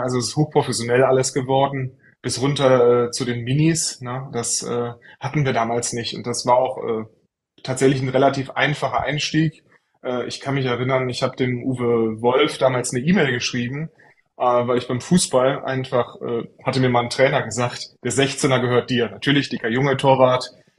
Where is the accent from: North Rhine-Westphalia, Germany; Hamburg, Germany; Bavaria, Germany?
North Rhine-Westphalia, Germany; Troisdorf; also born or lived in Franconia; Ich bin in Troisdorf, also ich bin aus Troisdorf, genau. Ja. Gebürtiger Franke tatsächlich, man hört es nicht. Ich habe meine Grundschulzeit dann in Troisdorf und Umgebung verbracht und bin dann auch immer im Rheinland geblieben.